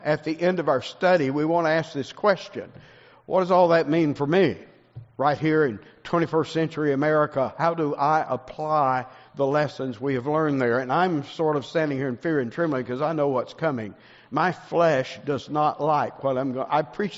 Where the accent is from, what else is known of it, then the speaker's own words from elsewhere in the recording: Texas, United States; I'm from Texas. I can't talk like you guys.